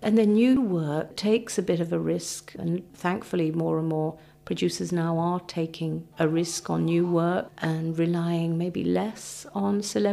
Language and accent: English; Stoke-on-Trent, West Midlands, United Kingdom; And of course, that's my hometown, and we did The King and I together